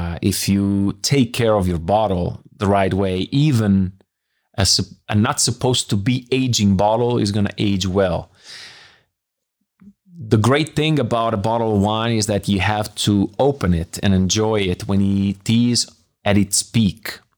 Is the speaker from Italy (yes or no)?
yes; Bologna, Emilia-Romagna, Italy; English is a second language; he's from Milan and I'm from Bologna, and you know, we have totally different backgrounds, completely different backgrounds.